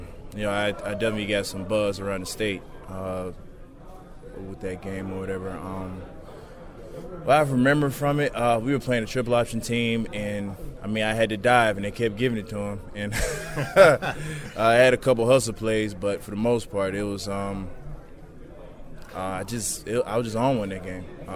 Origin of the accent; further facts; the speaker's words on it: Lilburn, Georgia, United States; also born or lived in College Park; I'm originally from College Park, moved to Lilburn, grew up in Lilburn, Lilburn, Georgia.